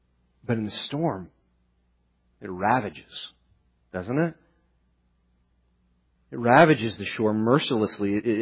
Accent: Midwest, United States; growing up in the Midwest, that's where I'm originally from

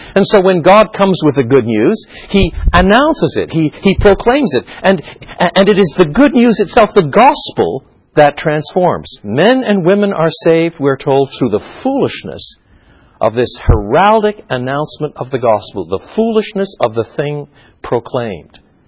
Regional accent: Canada; I'm from Canada.

